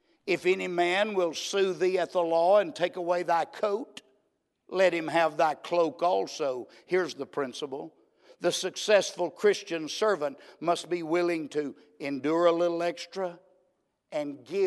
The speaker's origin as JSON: {"language": "English", "town": "Myrtle Springs", "region": "Texas", "country": "United States", "tie": "born or raised there", "said": "I grew up in Myrtle Springs, Texas. Little old country town down in East Texas between Canton and Wills Point. I was raised on a little farm."}